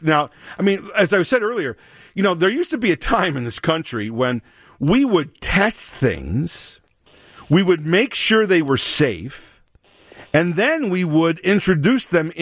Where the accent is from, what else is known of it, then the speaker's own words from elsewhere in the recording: Chicago, Illinois, United States; I'm from Chicago. We don't have these things here.